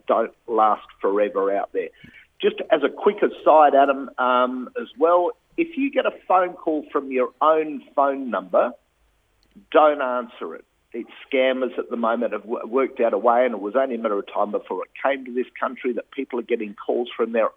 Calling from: Hahndorf, South Australia, Australia; Yeah, God's I'm in the cafe house in Harndorf.

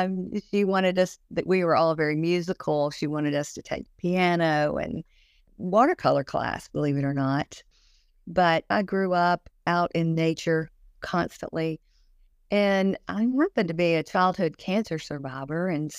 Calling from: Atlanta, Georgia, United States; I'm in my home office right here in Atlanta, Georgia.

